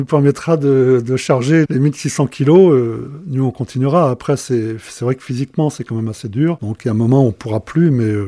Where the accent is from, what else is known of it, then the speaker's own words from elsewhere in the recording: Nantes, Pays de la Loire, France; on est Nantais, mais on a une maison à la Guérinière, à Noirmoutier